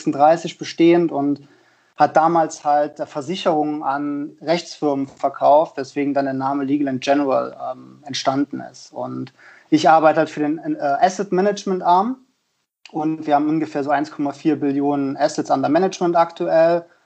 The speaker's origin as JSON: {"language": "German", "town": "Trier", "region": "Rhineland-Palatinate", "country": "Germany", "tie": "born or raised there", "also_born_or_lived": "Münster / Rotterdam", "lives_now": "Frankfurt, Germany", "said": "Also ich bin aufgewachsen oder komme gebürtig aus Trier. Nach Stationen in Münster und Rotterdam bin ich bei Solective in Frankfurt gelandet."}